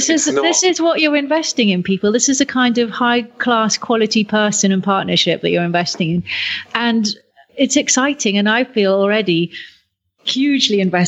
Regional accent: United Kingdom; now in United States; I live in America. I'm British

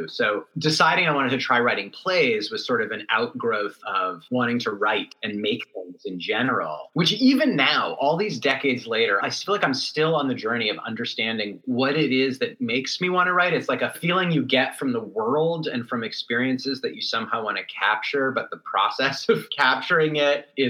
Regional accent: Berkeley, California, United States; I grew up in Berkeley, yeah, in the East Bay.

